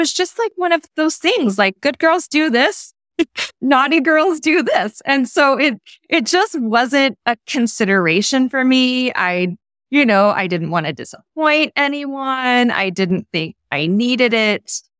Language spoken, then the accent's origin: English; Missouri, United States; I grew up in a very traditional household in Midwest. I grew up in Missouri.